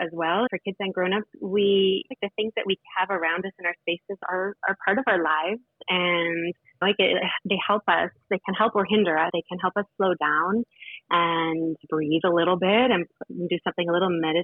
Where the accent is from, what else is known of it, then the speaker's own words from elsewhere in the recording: Toronto, Ontario, Canada; But yeah, from the beginning, I'm from Toronto, or Canada, and I come from a family of makers through and through, for sure.